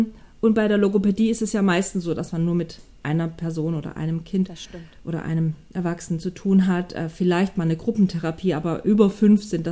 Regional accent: Baden-Württemberg, Germany; verheiratet, habe zwei erwachsene Kinder, bin auch schon Oma und komme aus dem schönen Baden-Württemberg, was man aber nicht unbedingt hört, weil ich nicht hier geboren bin.

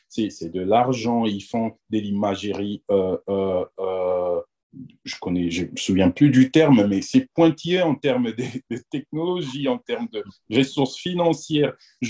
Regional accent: DR Congo; Ils devaient se bousculer pour venir chez nous en RDC.

